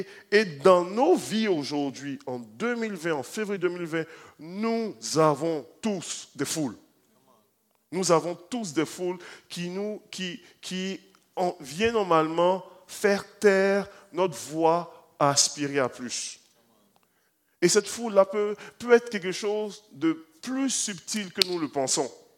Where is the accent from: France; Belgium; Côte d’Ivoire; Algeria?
Côte d’Ivoire; Dans le pays d'où est-ce que moi je viens, en Côte d'Ivoire